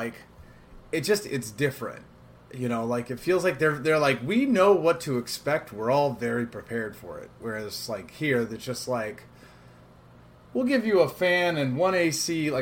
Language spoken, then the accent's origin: English; Portland, Oregon, United States; also born or lived in Los Angeles / Phoenix; I'm from Portland, Oregon. I like, am a normally, like, pale white.